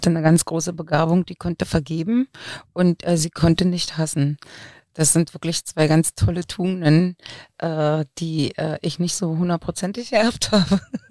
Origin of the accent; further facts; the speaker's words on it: Germany; Und bis dahin habe ich die DDR immer als meine Heimat gesehen und auf einmal wurde sie eben der Staat und da wurde sie politisch und politisch war sie schwierig.